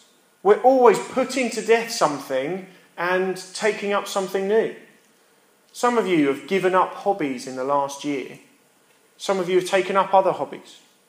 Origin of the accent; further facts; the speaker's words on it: Colchester, East of England, United Kingdom; No other town in the country have I spent as much time driving those roads as I have in my hometown of Colchester.